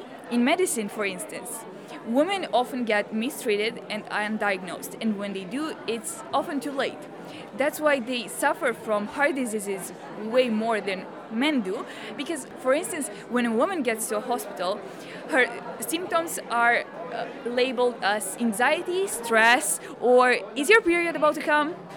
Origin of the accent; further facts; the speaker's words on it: Romania; English is a second language; We're from Romania.